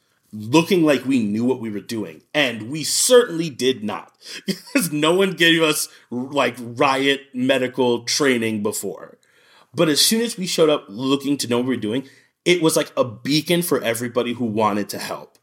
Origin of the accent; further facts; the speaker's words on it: Minnesota, United States; I am from Minnesota.